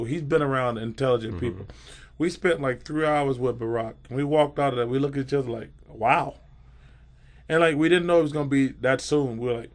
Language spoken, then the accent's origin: English; Alabama, United States; you know, I grew up in Alabama in the 60s.